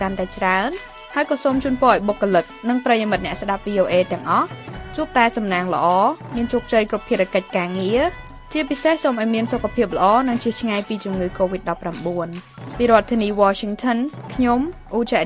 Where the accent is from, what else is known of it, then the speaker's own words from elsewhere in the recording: Kampong Cham, Cambodia; moved away as an adult; now in Pennsylvania, United States; ឆ្ងាយពីភូមិតូចមួយក្នុងខេត្តកំពង់ចាមដែលជាស្រុកកំណើតខ្ញុំ